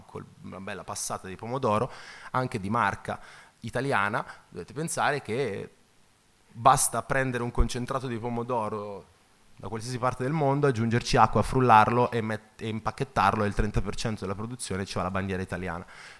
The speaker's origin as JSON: {"language": "Italian", "region": "Tuscany", "country": "Italy", "said": "Io vengo dalla Toscana, cioè da me se uno viene e mi dice andiamo a mangiare la Fiorentina"}